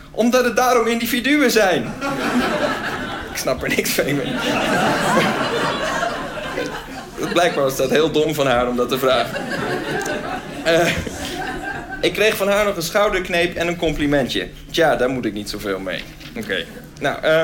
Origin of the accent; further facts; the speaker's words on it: Groningen, Netherlands; Ik kwam zelf uit Groningen, dus dat was heel ver.